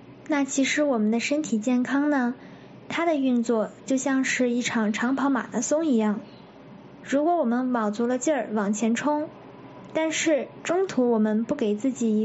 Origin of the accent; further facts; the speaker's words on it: China; 尤其是小时候在家里面看电视的时候，不知道大家以前有没有过这样的经历，就是在中国21世纪刚出头那会儿